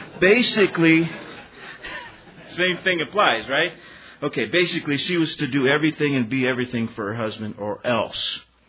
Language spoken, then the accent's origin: English; Livermore, California, United States; And you may have known I'm from the San Francisco East Bay area, Livermore, and been there 3 years, and it's completely foreign to me, but I'm getting used to it.